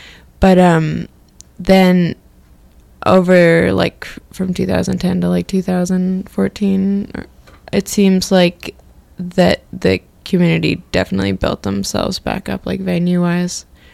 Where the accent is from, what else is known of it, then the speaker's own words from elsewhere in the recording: West Coast, Canada; also born or lived in eastern Canada; I moved to Vancouver. I'm from the West Coast, but I lived back east.